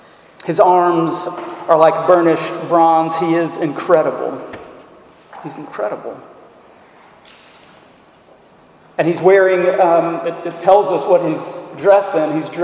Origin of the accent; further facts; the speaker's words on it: Mississippi, United States; I grew up in Mississippi. That's where I was born. I've known about the Delta my whole life.